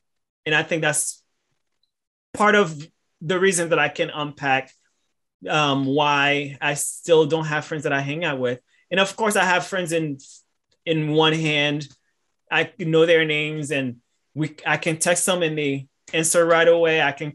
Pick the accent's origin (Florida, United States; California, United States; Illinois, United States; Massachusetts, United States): Massachusetts, United States; Boston; now in Somerville, United States; because I'm from Boston and I live close to there in Somerville.